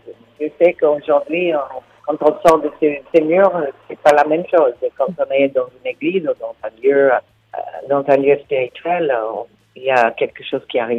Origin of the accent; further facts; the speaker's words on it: Mexico; comme j'ai été élevée au Mexique, je l'ai dans la peau.